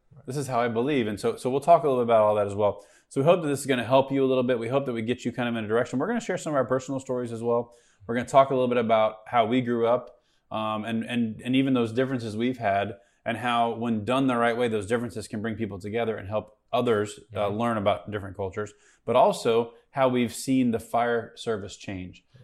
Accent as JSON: {"language": "English", "region": "Missouri", "country": "United States", "tie": "born or raised there", "said": "I grew up in Missouri, and just so everybody knows, Kansas City is in Missouri."}